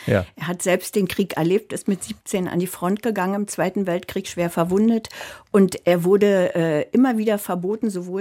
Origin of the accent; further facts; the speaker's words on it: Germany; ich bin in der DDR aufgewachsen und ich kannte, da ich einen russischen Vater habe, eine deutsche Mutter, ich kannte die Lieder von … Ich habe die auf Russisch öfter gehört.